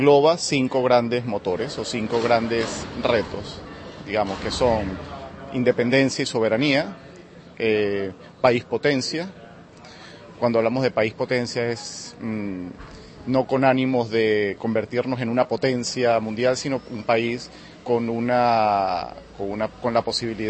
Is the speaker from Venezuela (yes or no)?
yes; Venezuela; muchísimas gracias por la invitación a hablar un poco sobre la realidad actual en mi país, ¿no? Nicolás Maduro, actual presidente electo en Venezuela